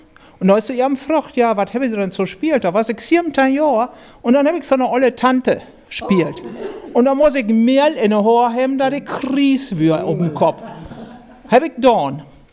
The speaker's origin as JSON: {"language": "German", "country": "Germany", "accent": "Low German", "first_language": "Low German", "second_language": "German", "said": "das Erste, was ich gelernt habe, ist meine Muttersprache und das war platt. Und dann bin ich in die Schule gekommen, da habe ich die erste Fremdsprache gelernt, das war Hauditsch."}